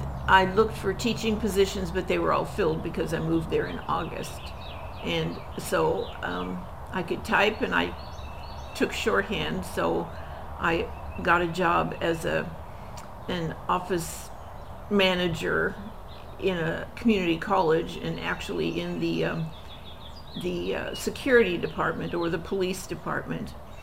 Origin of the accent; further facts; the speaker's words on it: Illinois, United States; I grew up in two states, basically. I was born in Illinois and lived with my parents and sister on a farm about 100 miles west of Chicago. It was a small farm, only 160 acres